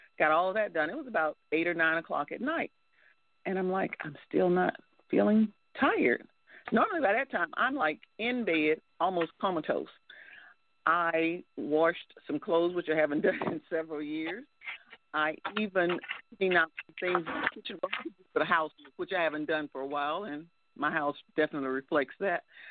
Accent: the South, United States; if you like cold weather, I can send you all of this because I'm from the South.

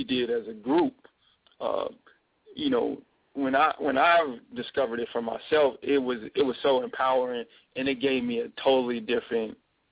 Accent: Chicago, Illinois, United States; if all I see is growing up in a neighborhood like I did in Chicago, growing up in Inglewood, you know, I saw some of the most, you know, just some a lot of bad stuff.

